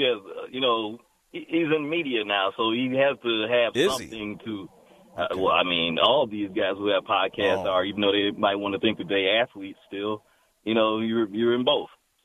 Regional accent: Detroit, Michigan, United States; I grew up in Detroit.

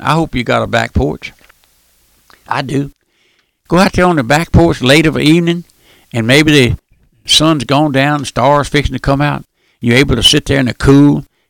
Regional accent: Louisiana, United States; born there; I was born out here in South Louisiana on a strawberry farm, and my dad and my mother were poor.

